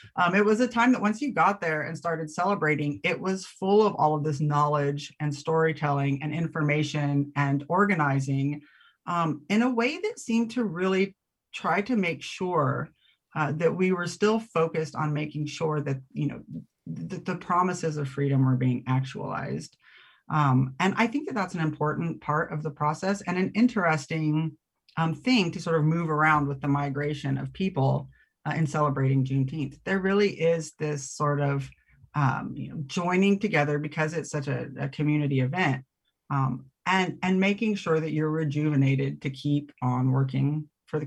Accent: San Jose, California, United States; I did. I grew up in San Jose, California.

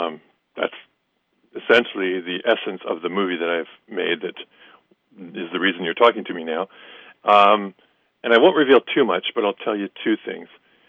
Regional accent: Calgary, Alberta, Canada; now in Vancouver, Canada; I grew up in Calgary, Alberta, a prairie town. I moved back to the West Coast when I was 20 years old.

